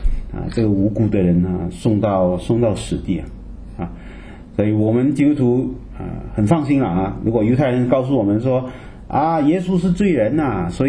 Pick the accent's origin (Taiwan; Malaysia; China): Malaysia; also born or lived in Canada; 你知道我以前在加拿大念书的时候，我告诉他们我是马来西亚人